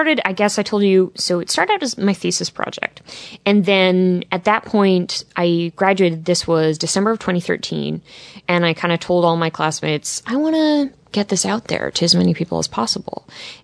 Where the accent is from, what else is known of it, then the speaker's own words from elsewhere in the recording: Canada; I think because of being a Canadian, we don't have that system up in Canada.